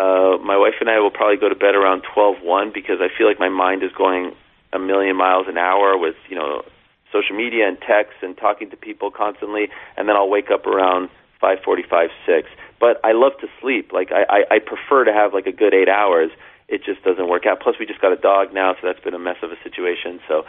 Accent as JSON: {"language": "English", "country": "Canada", "lives_now": "United States", "said": "And so being Jewish, being Canadian, has been a big part of my identity."}